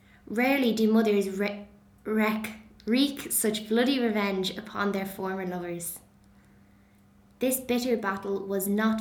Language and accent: English; Dublin, County Dublin, Ireland; I am from Dublin, from Glasnevin on the north side. My mum is from Sligo, so some people say that I have a bit of a West of Ireland twang in my voice.